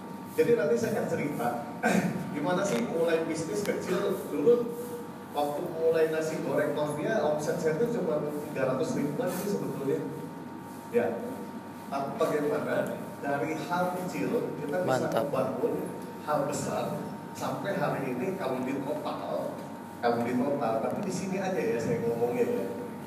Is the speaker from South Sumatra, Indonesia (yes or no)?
yes; Tanjung Enim, South Sumatra, Indonesia; Lo lagi asal mana sih? Palembang, gue. Palembangnya mana? Tanjung Enim.